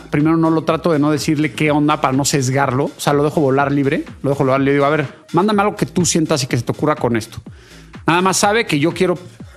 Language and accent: Spanish; Mexico City, Mexico; aquí en México, para ser bien sinceros, en la Ciudad de México, yo soy chilango